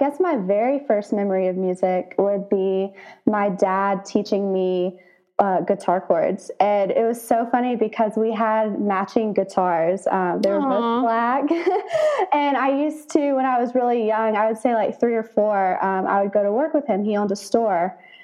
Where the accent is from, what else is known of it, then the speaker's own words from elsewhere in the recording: Alabama, United States; And where I grew up in Alabama, they had a string band competition for the FFA program.